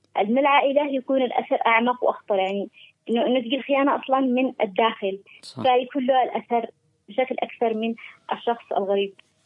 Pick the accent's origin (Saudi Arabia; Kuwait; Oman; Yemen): Yemen; بشكل عام إحنا كمجتمع يمني نشوف أنه قضايا التحرش هذه ما نتكلمش عنه،